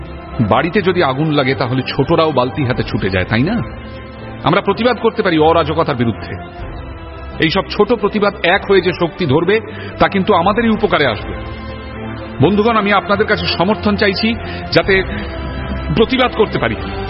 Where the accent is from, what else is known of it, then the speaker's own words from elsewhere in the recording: Jalpaiguri, West Bengal, India; আমি মফস্বলের ছেলে, জলপাইগুড়িতে কংগ্রেসের সমর্থক ছিলাম।